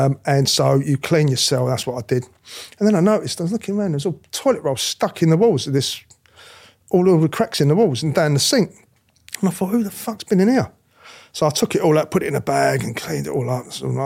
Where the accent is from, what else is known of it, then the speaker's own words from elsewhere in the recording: London, United Kingdom; because I'm from the East End anyway